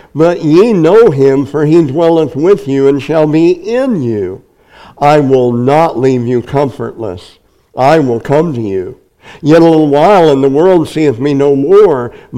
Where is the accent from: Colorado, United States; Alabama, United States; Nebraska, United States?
Nebraska, United States; Napanee; Last week I said I grew up in Napanee, Nebraska, and I had it all.